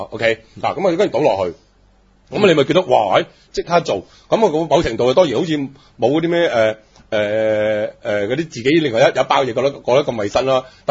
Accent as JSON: {"language": "Cantonese", "country": "China", "said": "你知我哋中國人㗎啦，係咪先"}